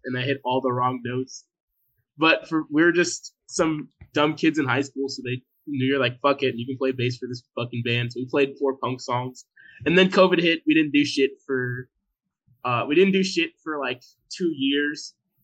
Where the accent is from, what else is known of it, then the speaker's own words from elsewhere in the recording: California, United States; And we grew up in Cali, so we just pick up as many gigs in California as we could.